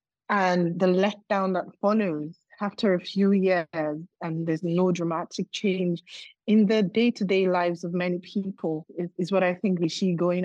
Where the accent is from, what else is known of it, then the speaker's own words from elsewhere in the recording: Nigeria; in the home state, my home state in Nigeria